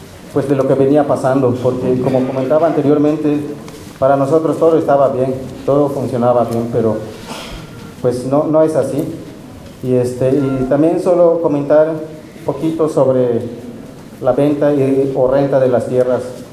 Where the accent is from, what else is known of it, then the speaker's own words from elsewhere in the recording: Candelaria, Quintana Roo, Mexico; vengo de la comunidad de Candelaria, del municipio de José María Morelos, del estado de Quintana Roo.